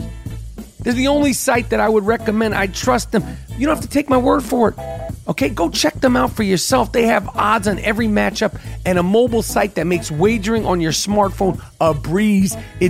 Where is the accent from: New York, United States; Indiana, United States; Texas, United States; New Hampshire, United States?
New York, United States; New York City; I grew up in New York City, man.